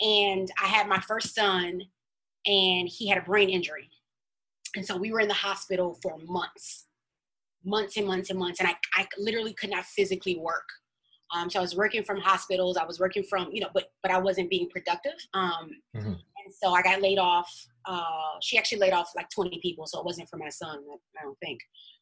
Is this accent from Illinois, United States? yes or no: yes; Chicago, Illinois, United States; a fun fact about me and my brothers, we're from Chicago.